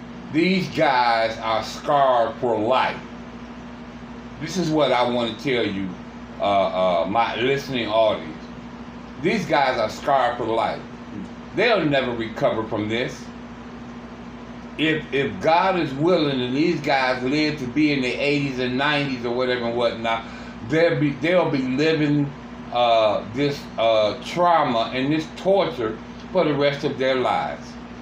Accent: Cleveland, Ohio, United States; I have not only been brutalized in my home state and city, which is Cleveland, Ohio

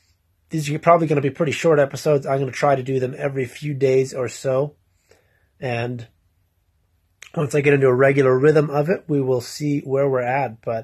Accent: Canada; I am 25 years old. I'm Canadian, based out of Edmonton, Alberta. Not the most exciting place

